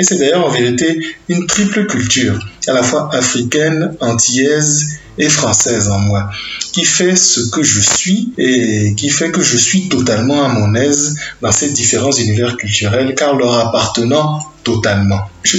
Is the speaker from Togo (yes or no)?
yes; Lomé, Maritime, Togo; born there; also born or lived in France; Je suis né à Lomé en 1973 et en toute humilité, je suis le fruit réussi d'un papa togolais du Wawa et d'une maman française des Antilles.